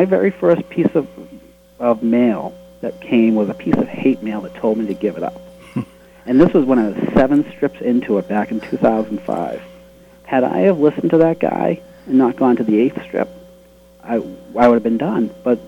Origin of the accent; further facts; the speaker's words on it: Boston, Massachusetts, United States; accent: Boston; I have, my accent's the Boston accent, which was, I try to hide it as much as I could